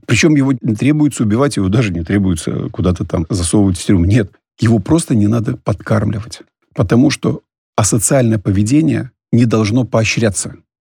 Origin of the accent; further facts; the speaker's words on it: Latvia; Да, все правильно, я родился в Латвии.